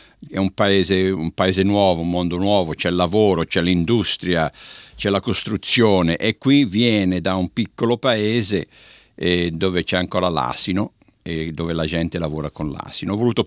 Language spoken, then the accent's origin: Italian; San Ginese, Tuscany, Italy; moved away; sono andato al mio paese e mi sono fermato lì per 2 settimane, non mi sono mosso. Non ho fatto altro che delle passeggiate che poi si leggono anche nel libro, le passeggiate che ho fatto nelle varie frazioni, questi ceppi del paese di San Ginese.